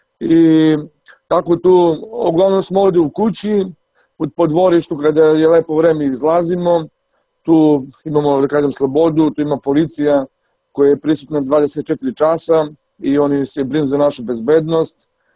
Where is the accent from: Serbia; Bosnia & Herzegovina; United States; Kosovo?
Kosovo; Gjilan, Gjilan District; Pa ja sam poreklom sa Kosova i Metohije, tačno iz Gnjilana. I ovdje sam ja ceo svoj, da kažem, život proveo na Kosovu